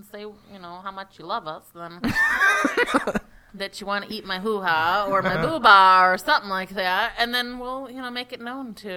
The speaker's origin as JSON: {"language": "English", "town": "Chicago", "region": "Illinois", "country": "United States", "said": "Well, we're from Chicago."}